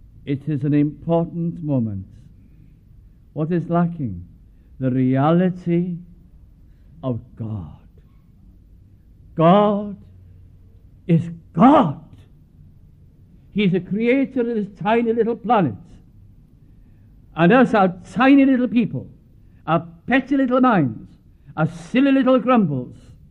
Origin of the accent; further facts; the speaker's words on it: North West England, United Kingdom; I was brought up in Lancashire